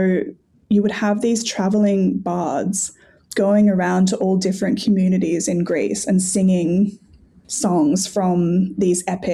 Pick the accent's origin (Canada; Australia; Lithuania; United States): Australia; accent: Australian; My Australian accent is just not good with the, never been good with the Greek in general, ancient or modern.